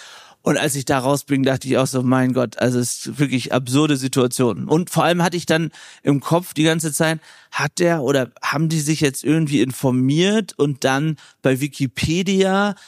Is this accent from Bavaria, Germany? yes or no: no; Lower Saxony, Germany; moved away; warum ich da raus bin aus Ostfriesland.